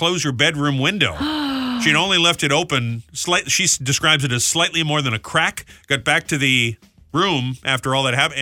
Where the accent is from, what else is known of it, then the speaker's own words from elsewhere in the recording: New England, United States; I abandoned my hometown team growing up in New England.